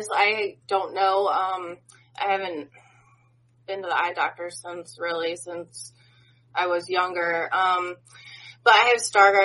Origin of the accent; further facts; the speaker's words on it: Lake Zurich, Illinois, United States; moved away as an adult; now in South Carolina, United States; I'm from Illinois, from Lake Zurich.